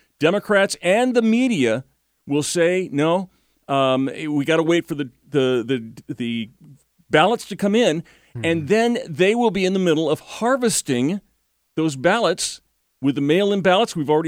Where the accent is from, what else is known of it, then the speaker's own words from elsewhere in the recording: California, United States; Santa Cruz is the same way, growing up in California.